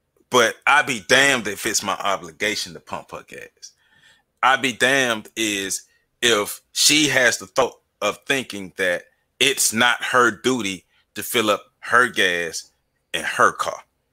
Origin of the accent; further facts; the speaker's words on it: the South, United States; We grew up in the South. We were taught to be chivalrous.